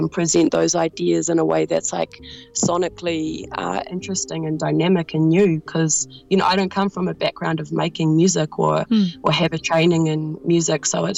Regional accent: New Zealand; I'm from New Zealand and I'm hard.

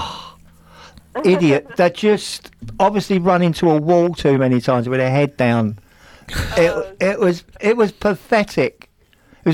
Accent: England, United Kingdom; I've got to be honest, as an Englishman, I hated him for so long

